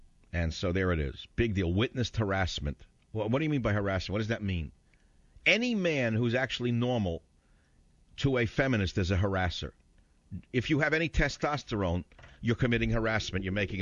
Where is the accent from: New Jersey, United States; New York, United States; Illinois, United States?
New Jersey, United States; You know I'm from New Jersey.